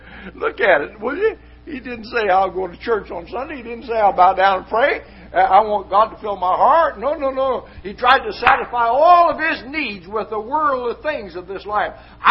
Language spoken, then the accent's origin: English; Missouri, United States; But where I grew up in Northwest Missouri, the preacher didn't go to school.